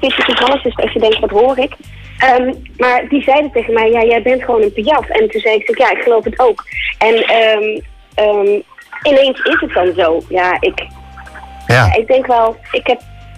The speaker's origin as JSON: {"language": "Dutch", "region": "Limburg", "country": "Netherlands", "said": "Dat is een beetje hetzelfde als het Limburgs dialect, vind ik altijd. Ik ben een Limburgse."}